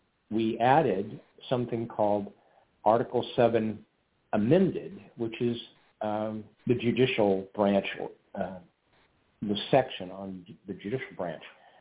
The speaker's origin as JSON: {"language": "English", "region": "Missouri", "country": "United States", "tie": "born there", "lives_now": "Oregon, United States", "said": "I'm not from Oregon. I was born in Missouri in the Midwest of the United States."}